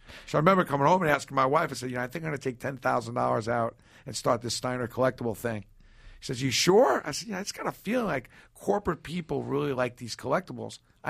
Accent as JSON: {"language": "English", "town": "Brooklyn", "region": "New York", "country": "United States", "tie": "born or raised there", "said": "Well, what she meant was, and, you know, growing up in Brooklyn"}